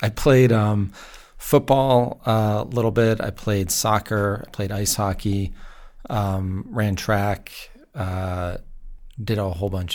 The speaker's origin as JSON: {"language": "English", "town": "Pound Ridge", "region": "New York", "country": "United States", "tie": "born or raised there", "said": "Yep, I grew up in Pound Ridge, New York. Pretty normal childhood."}